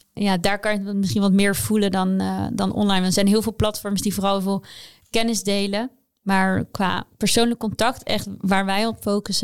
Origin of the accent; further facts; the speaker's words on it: The Hague, South Holland, Netherlands; moved away as an adult; now in Amsterdam, Netherlands; Ik kom uit Den Haag en ik ben naar Amsterdam gegaan.